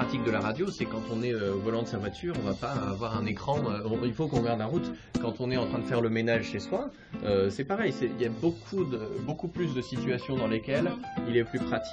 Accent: France; j'ai grandi en France, musicien professionnel

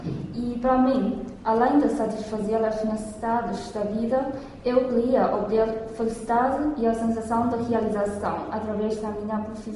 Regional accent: Beijing, China; Portuguese is a second language; sou do Pequim.

